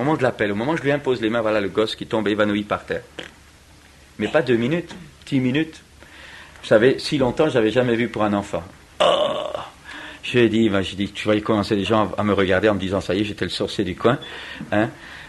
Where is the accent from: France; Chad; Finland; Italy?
France; Chez nous, en France